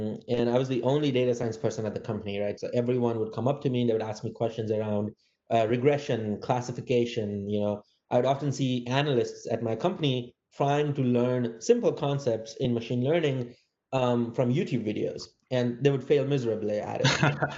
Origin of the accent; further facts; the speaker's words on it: India; now in San Francisco, United States; I grew up in India and kind of ended up starting a company in India.